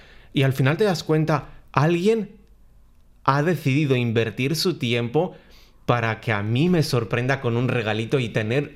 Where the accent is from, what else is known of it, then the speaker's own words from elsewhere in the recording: Stei, Bihor County, Romania; Spanish is a second language; vengo de Rumanía. Vengo de un pueblo llamado Stei que, bueno, no vivía yo en una familia de las más adineradas del pueblo. De hecho, pasábamos algunas necesidades cuando yo era niño.